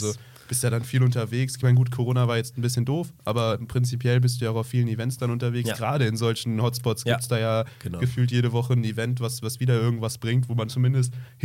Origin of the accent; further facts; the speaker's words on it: North Rhine-Westphalia, Germany; da, wo ich herkomme, ich komme aus der Nähe von Neuss.